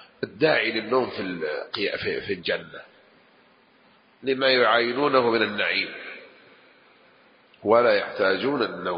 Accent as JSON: {"language": "Arabic", "town": "Jeddah", "region": "Makkah Province", "country": "Saudi Arabia", "said": "أما كمان لغة جداوية وأنا من جدة لكني كيف نسيتها ما أقولها"}